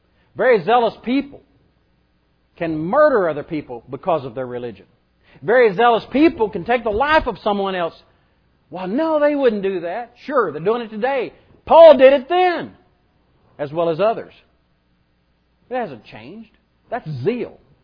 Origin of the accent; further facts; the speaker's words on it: United States; don't you just proudly say when you see that flag, I am from America.